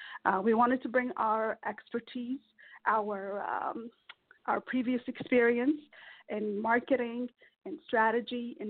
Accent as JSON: {"language": "English", "town": "Ottawa", "region": "Ontario", "country": "Canada", "tie": "born or raised there", "lives_now": "Toronto, Canada", "said": "I do live in Toronto, Ontario. I was raised in Ottawa, but I moved here for business school where I did my MBA at Schulich."}